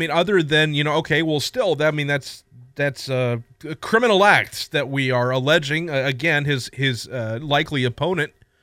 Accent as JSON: {"language": "English", "country": "United States", "said": "as a human, as an American, as a news person"}